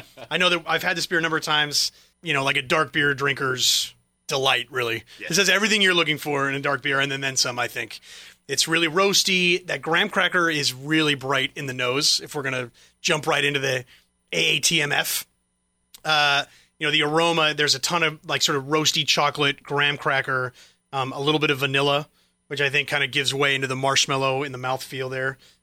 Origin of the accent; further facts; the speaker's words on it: San Jose, California, United States; from High Water Brewing in my hometown of San Jose, California.